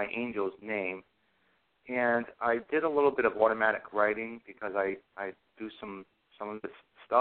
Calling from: Massachusetts, United States; I'm calling from Massachusetts.

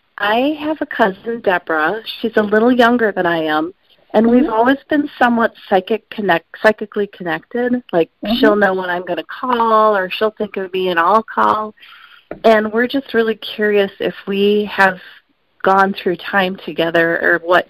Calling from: Green Bay, Wisconsin, United States; I'm calling from Green Bay, and I had a fabulous reading with you last week.

